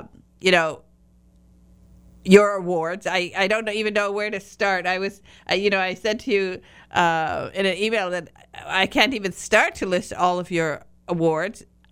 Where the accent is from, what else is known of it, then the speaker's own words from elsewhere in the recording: Michigan, United States; I'm a youper from the Michigan's Upper Peninsula.